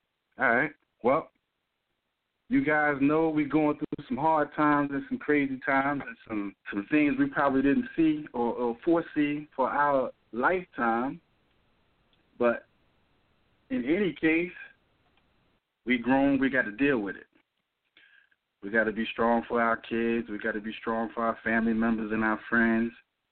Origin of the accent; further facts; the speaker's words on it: New Jersey, United States; So I'm from New Jersey.